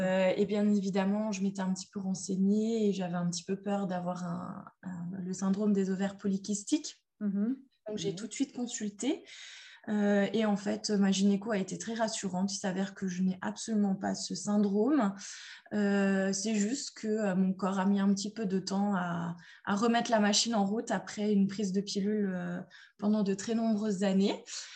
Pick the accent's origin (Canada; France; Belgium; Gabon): France; Strasbourg, Grand Est; du coup j'ai 33 ans, je suis infirmière en réanimation, je suis de Strasbourg